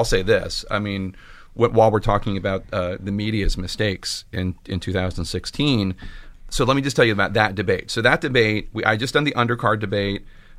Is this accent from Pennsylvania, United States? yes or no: yes; Philadelphia, Pennsylvania, United States; I'm from Philadelphia. Who's going to win Pennsylvania?